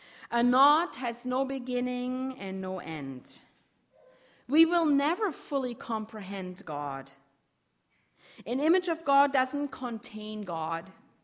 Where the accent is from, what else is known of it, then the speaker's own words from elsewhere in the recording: Germany; I think my growing up in Europe actually has shaped me more.